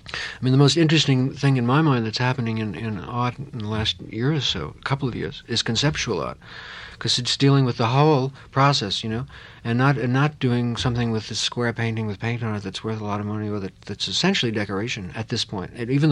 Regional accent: New York, United States; it was New York, you know, and I'm from New York, one knew Frank O'Hara and John Ashbery and Kenneth Koch

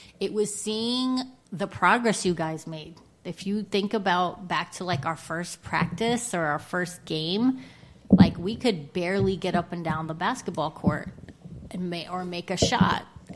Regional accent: Copake, New York, United States; I grew up here in Columbia County, which was like a lot of woods, and I didn't grow up in Hudson. I grew up in Copake, and I wanted to like go to the big city

